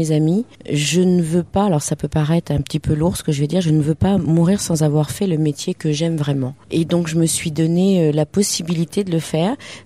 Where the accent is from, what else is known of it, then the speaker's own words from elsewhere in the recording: Poitiers, Nouvelle-Aquitaine, France; je suis née à Poitiers, je suis une vraie pictavienne, parce que les habitants de Poitiers s'appellent les pictaviens et les pictaviennes.